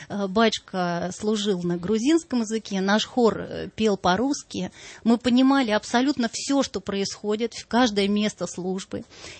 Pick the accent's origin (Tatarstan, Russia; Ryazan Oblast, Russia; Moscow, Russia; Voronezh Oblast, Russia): Moscow, Russia; Мы говорили: мы из России, мы из Москвы.